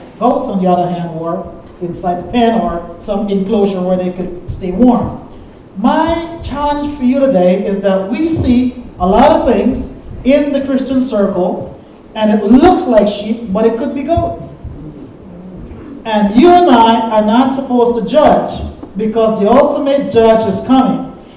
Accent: Guyana; I grew up in Guyana, and we have sheep and goats all the time.

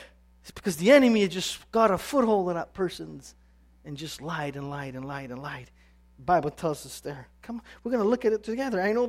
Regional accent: Italy; my wife is a Central American from Guatemala, I'm from Italian, I have a stubborn head.

